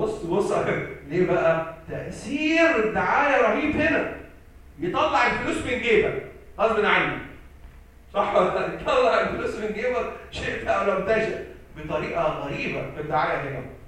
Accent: Egypt; لما تعرف عندنا في مصر طبعا

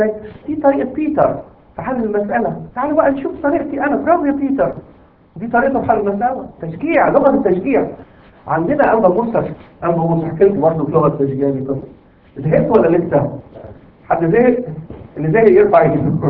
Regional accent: Egypt; في بنت كانت البنت دي في اعداديه، بنت عندنا في مصر.

